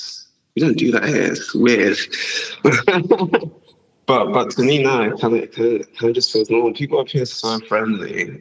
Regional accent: Manchester, North West England, United Kingdom; accent: Manchester; think when I'm in Manchester for long enough and I'm around my Manchester mates, start sort of surfacing my accent a little bit.

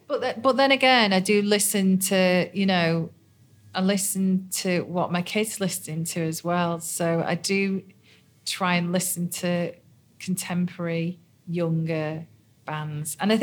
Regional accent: Liverpool, North West England, United Kingdom; now in Manchester, United Kingdom; I came from Liverpool where there were a lot of boy guitar bands, and then when I moved to Manchester

